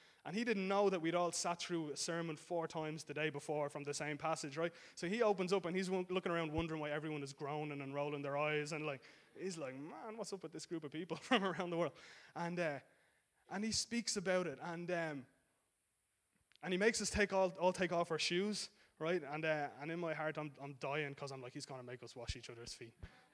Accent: Dublin, Leinster, Ireland; we'd get up on stage and say … I'm from Dublin, and that's it

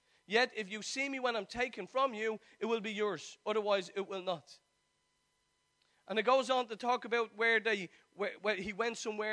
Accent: Ireland; as a man and as an Irish man that is finally getting up off their knees and saying, I am who I am by the grace of God. You know, it's no more of us Irish going

